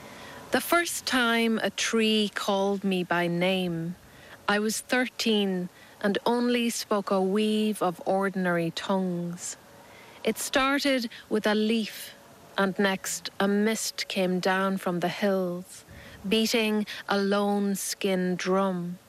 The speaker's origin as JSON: {"language": "English", "town": "Cruach na n-Éu", "region": "Ulster", "country": "Ireland", "tie": "born or raised there", "said": "That's just one poem from so many poems that are informed by my experience of growing up in Cruach na n-Éu."}